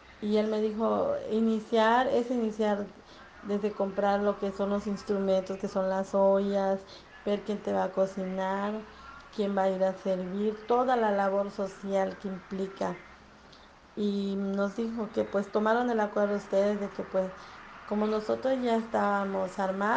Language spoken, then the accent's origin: Spanish; Yucatán, Mexico; pero somos paisanos, somos yucatecos, somos seres humanos